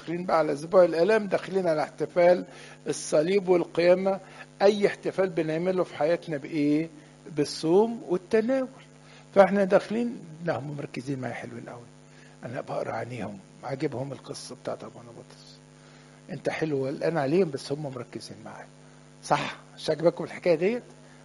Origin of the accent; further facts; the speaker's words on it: Egypt; بس احنا متعودين مصريين ده لحن جنازه،